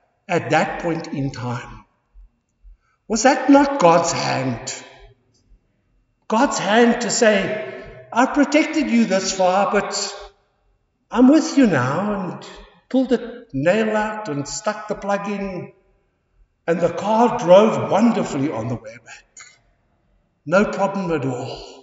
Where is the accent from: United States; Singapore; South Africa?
South Africa; King William's Town, Eastern Cape; So he said, "Yes, I come from the Eastern Cape." He says, "Where in the Eastern Cape?" So I said, "King Williamstown or Gauteng."